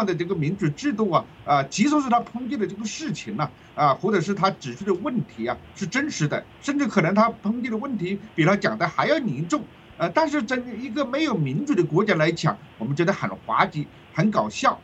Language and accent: Chinese; China; now in United States; 作为一个中国人